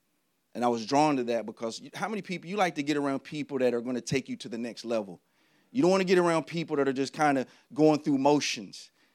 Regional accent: Texas, United States; I didn't grow up in the church. I grew up in Texas and spent my summers in Tennessee.

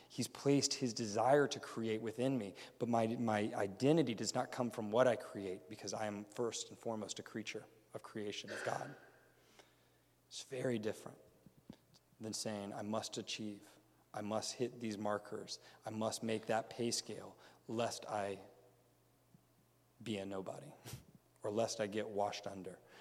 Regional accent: New York, United States; I'm a New Yorker.

